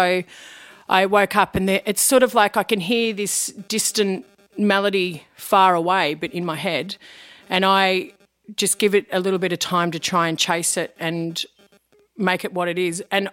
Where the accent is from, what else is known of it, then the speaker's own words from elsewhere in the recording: Wangaratta, Victoria, Australia; Pretty much was. I'm from Wangaratta, so there's no doubt that's what it was.